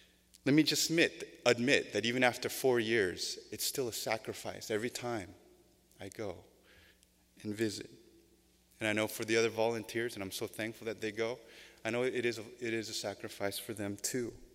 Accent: Sacramento, California, United States; Some of you know, I grew up in Sacramento, and I came down here for college.

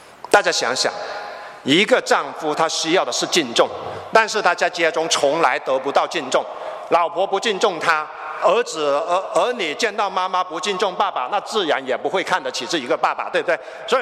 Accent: China; 我就发现我们从中国过来的家庭

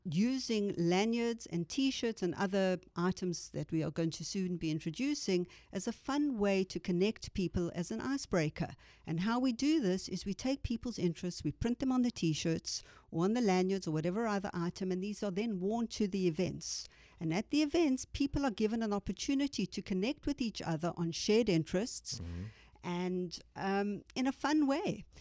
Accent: South Africa; now in United States; Oh, the old story of following a gentleman. No, I met my husband in South Africa, and...

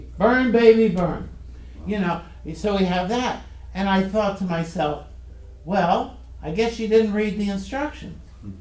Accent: Maryland, United States; I grew up in Maryland on the Chesapeake Bay, and we always went fishing on an incoming tide.

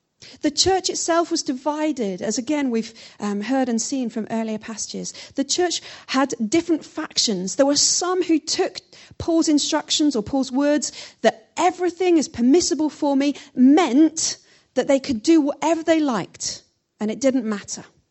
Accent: United Kingdom; We're British.

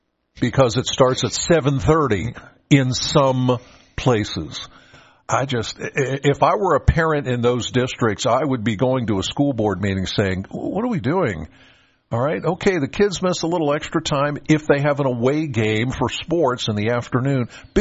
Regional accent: Penns Valley, Pennsylvania, United States; I'm from Penns Valley.

